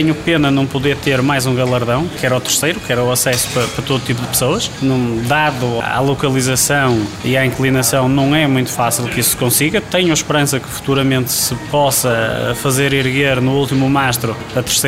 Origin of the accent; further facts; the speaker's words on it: Barcelos, Braga, Portugal; Eu era um forasteiro. A minha terra, não é esta. Eu sou natural de Barcelos.